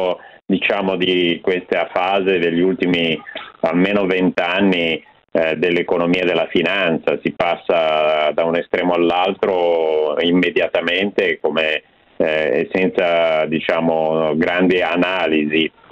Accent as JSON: {"language": "Italian", "town": "Milan", "region": "Lombardy", "country": "Italy", "tie": "born or raised there", "said": "Vivo a Milano da sempre, sono nato a Milano, ma sul dialetto sono veramente a zero assoluto."}